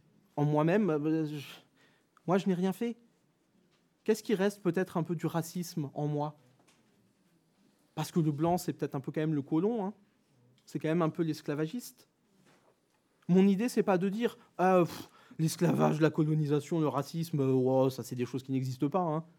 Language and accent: French; Grand Est, France; moi, je suis super content de dire que je viens d'Alsace, j'aime tellement ma région.